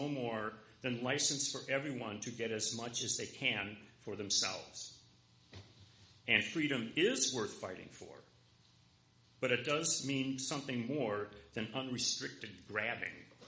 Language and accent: English; United States; As an American and as a person of privilege, I cherish it as much as the next person.